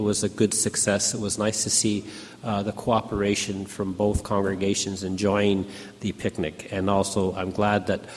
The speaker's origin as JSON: {"language": "English", "town": "Toronto", "region": "Ontario", "country": "Canada", "tie": "born or raised there", "said": "I remember as a child, growing up in Scarborough, Toronto, Ontario, we would go outside in the evening to see the first satellite cross the sky"}